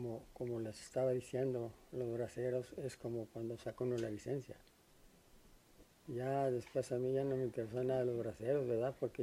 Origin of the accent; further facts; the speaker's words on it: Mexico; El primer contrato de 18 meses, cuando se me terminó, me fui para mi pueblo allá, para México. Estuve como un mes.